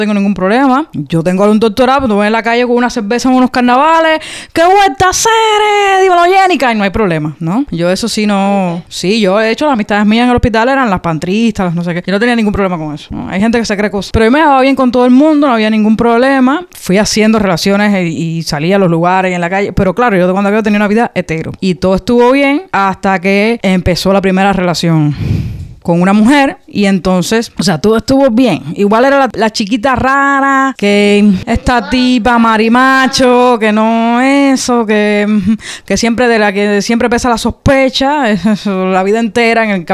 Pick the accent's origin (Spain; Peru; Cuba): Cuba; Palmarito de Cauto, Santiago de Cuba; also born or lived in San Luis; yo nací en el materno de Palma, me criaron en Palmarito de Cauto, me mudé para San Luis en la primaria, hice el pre en Santiago, hice la universidad también en Santiago, volví a trabajar en San Luis 3 años